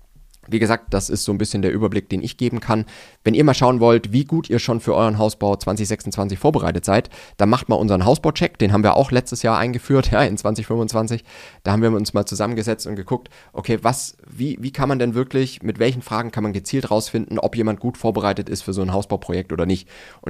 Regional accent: Nuremberg, Bavaria, Germany; ich bin ja aus Nürnberg oder wir haben hier den Sitz in Nürnberg

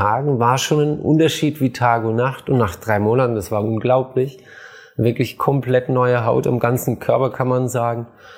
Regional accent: Swabia, Germany; ich komme aus Schwaben

